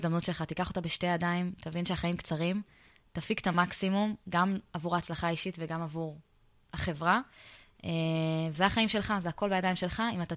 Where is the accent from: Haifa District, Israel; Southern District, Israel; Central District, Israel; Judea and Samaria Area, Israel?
Judea and Samaria Area, Israel; Elkana; also born or lived in Kinneret / Safed; האמת שאני גדלתי באלקנה, בשומרון, מי שמכיר.